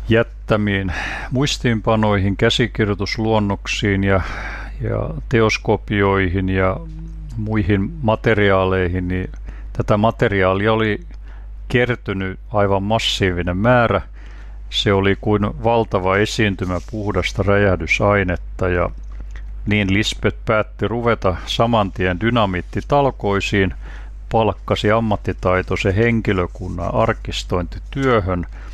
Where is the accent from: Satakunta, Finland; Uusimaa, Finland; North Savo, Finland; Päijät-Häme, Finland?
Satakunta, Finland; Ulvila; olen Ulvilasta.